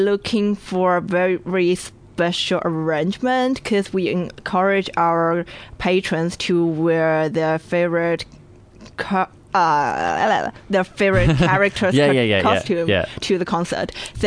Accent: Sichuan, China; born there; English is a second language; But, well, because I was born in Sichuan, which is, like, not one of the metropolises in China.

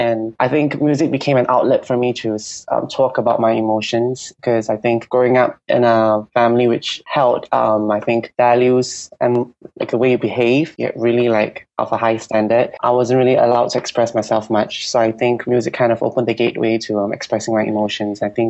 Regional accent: Singapore; Well, I grew up mainly in Singapore, but because my mom's a businesswoman, so she tends to travel a lot. So I traveled with her like to many different countries.

